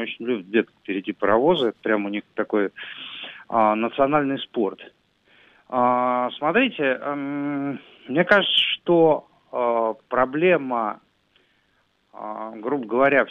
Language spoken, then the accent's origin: Russian; Moscow, Russia; я москвич